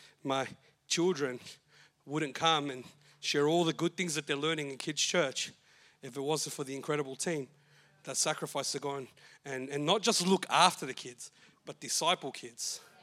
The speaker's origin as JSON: {"language": "English", "town": "Maidstone", "region": "South East England", "country": "United Kingdom", "tie": "born or raised there", "said": "We were, you know, recently took the kids where we grew up in Maidstone."}